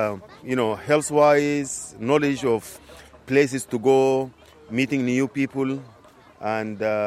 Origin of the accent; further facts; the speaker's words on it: Sudan; Yeah, I come from Sudan.